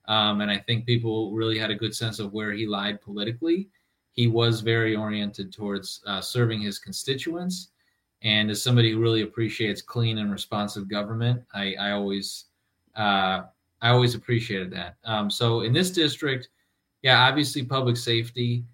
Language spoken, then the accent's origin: English; Milwaukee, Wisconsin, United States; born or raised there